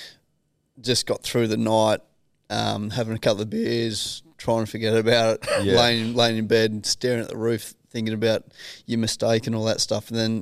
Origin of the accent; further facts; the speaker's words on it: Australia; I think we probably went through a stage as Australian cricket team where we got quite arrogant in the way we were playing the game of cricket, and that's not Australia in my eyes.